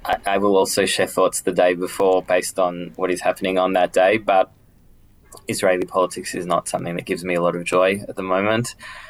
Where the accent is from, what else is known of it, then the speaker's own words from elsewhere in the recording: Australia; growing up in Australia, I have to say that South Africans remind me a lot of Australians